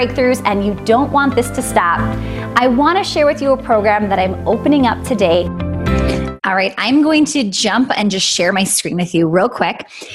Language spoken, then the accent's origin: English; Midwest, United States; I'm from the Midwest, and so of course I would probably have meat and potatoes, something similar.